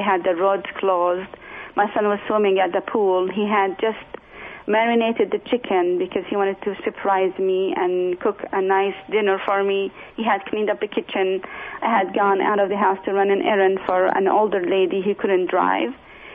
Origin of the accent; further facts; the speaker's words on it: Raleigh, North Carolina, United States; also born or lived in Jordan; That's where I come from. I'm an American. I'm mixed. My mom is white American, and my father's Palestinian-Jordanian. But I lived a lot of my life also in Jordan. Most of my life was here in Raleigh, but I also lived in Jordan.